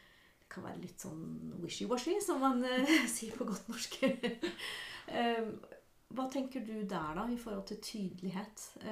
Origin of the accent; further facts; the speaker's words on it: Hønefoss, Buskerud, Norway; men jeg kom jo fra Hønefoss, og trodde jeg hadde opplevd og hørt det meste i det bondesamfunnet som det er.